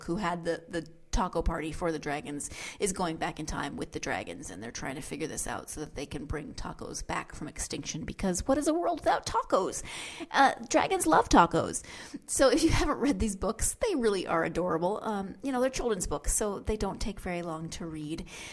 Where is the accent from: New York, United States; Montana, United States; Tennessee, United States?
Montana, United States; he's from my home state, so shout out to Montana.